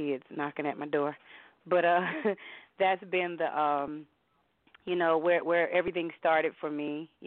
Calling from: North Carolina, United States; I am calling from North Carolina.

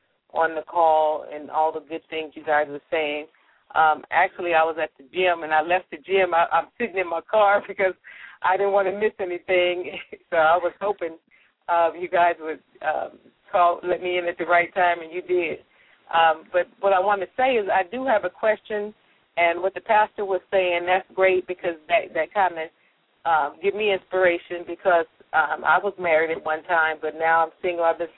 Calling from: Lakewood, California, United States; I'm calling currently from the city of Lakewood.

